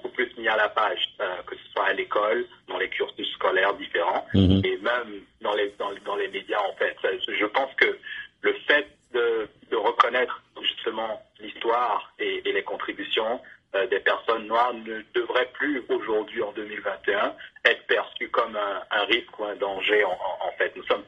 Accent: Benin; raconter un peu ce vécu de mon enfance au Bénin, où déjà à l'époque, dans les années 90, on recyclait sans nécessairement avoir une conscience environnementale.

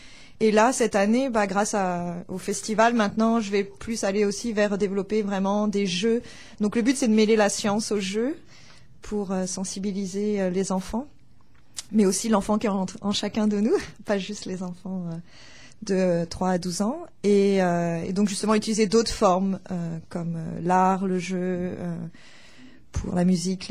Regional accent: Montargis, Centre-Val de Loire, France; Donc, à Montargis, en dessous de Paris.

